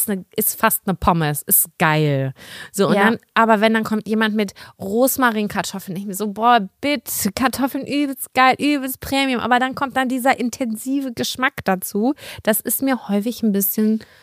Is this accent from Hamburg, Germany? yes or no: yes; Hamburg, Germany; Das muss man als Hamburgerin ja.